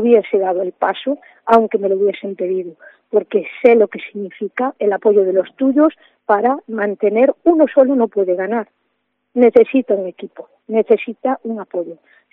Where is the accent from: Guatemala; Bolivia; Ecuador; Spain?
Spain; Viveiro, Galicia; ser un punto de ayuda, ¿no?, y de beneficio para mi pueblo, para Viveiro